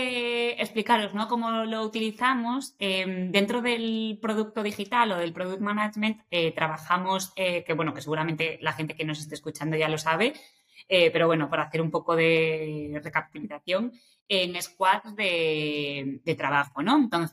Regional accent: Galicia, Spain; also born or lived in Madrid; Y yo soy gallega, que me encanta decirlo. Hasta hace un año vivía en Madrid, entonces tenía como más sentido decirlo. Ahora vivo en Galicia

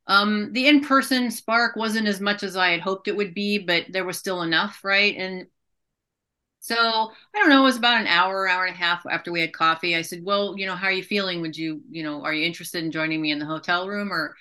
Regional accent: Germany; And I say that as a teenager growing up in Germany post-World War II.

